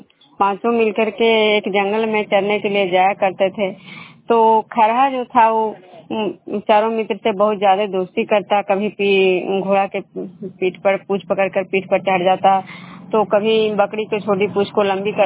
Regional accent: Khujra, Bihar, India; मैं विष्णु ग्राम खुजरा पंचायत नालंदा जिला नगर नवसा प्रखंड के निवासी हूँ।

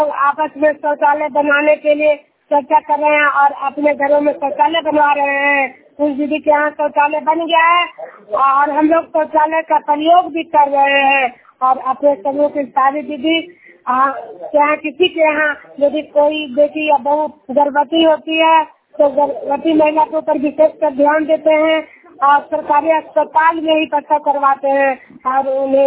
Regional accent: Juniyar, Bihar, India; मैं नालंदा जिला के हिलसा प्रखंड जुनियार गांव की निवासी हूँ।

